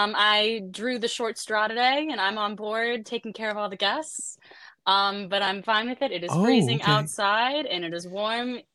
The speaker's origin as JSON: {"language": "English", "town": "Pelham", "region": "New England", "country": "United States", "tie": "born or raised there", "said": "But yep, I grew up in Pelham. I went through all my years, all the way up to high school."}